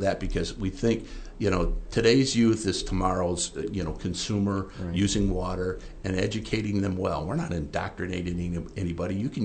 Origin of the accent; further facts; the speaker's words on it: Illinois, United States; I'm a kid from Illinois, here I see a bobcat right in the middle of the trail.